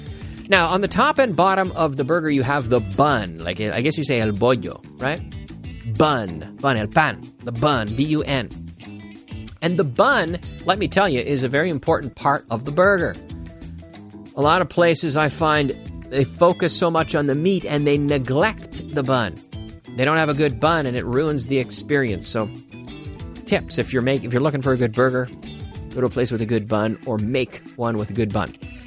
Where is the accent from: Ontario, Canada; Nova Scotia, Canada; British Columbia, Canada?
Nova Scotia, Canada; Halifax; It's like in my hometown in Canada, or my home city, let's say, of Halifax, on the east coast of Canada